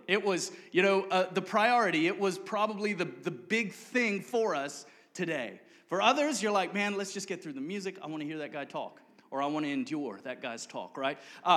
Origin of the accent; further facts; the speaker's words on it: Cape Town, Western Cape, South Africa; now in United States; When my family and I, we came from South Africa. I was born and raised predominantly in Cape Town, and we came over to the States.